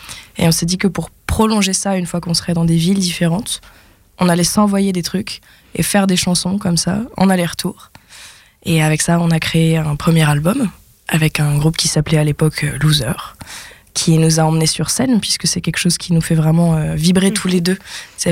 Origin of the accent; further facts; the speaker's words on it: Auvergne-Rhône-Alpes, France; born there; moi je suis née en Auvergne